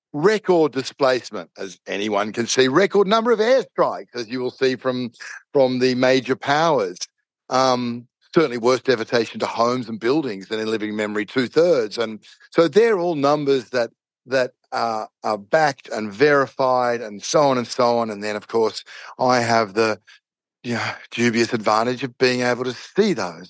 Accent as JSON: {"language": "English", "country": "Australia", "said": "I'm Australian"}